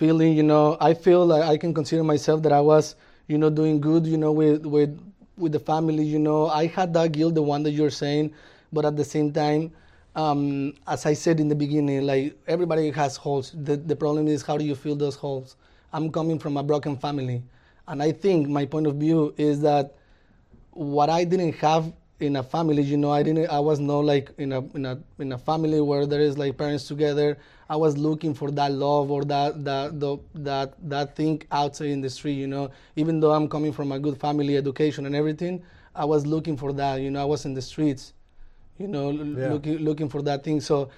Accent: Mexico; English is a second language; now in United States; All my family is back home in Mexico.

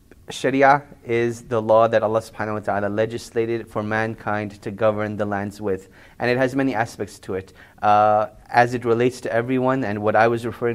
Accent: Montreal, Quebec, Canada; born there; I was born in Montreal, Canada. And growing up, you know, alhamdulillah, I had a passion for the religion. So eventually, I went overseas and learned Arabic at the Islamic University of Medina and further pursued a bachelor's in Sharia.

